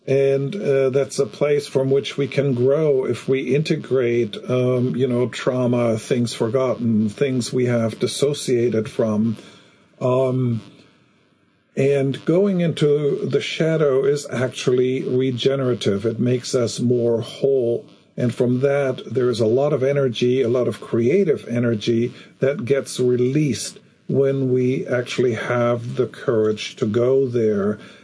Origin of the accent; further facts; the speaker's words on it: Germany; English is a second language; growing up in Germany after the war.